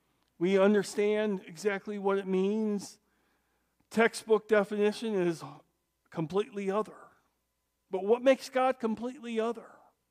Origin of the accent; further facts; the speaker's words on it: Arkansas, United States; I'm originally from Arkansas. We have towns named Toadsuck, Booger Holler, and Goobertown.